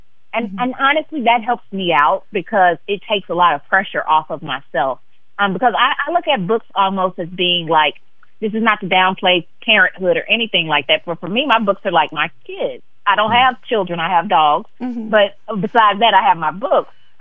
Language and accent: English; Mississippi, United States; the fact of being from Mississippi, growing up in Mississippi, that's always going to be probably my biggest influence.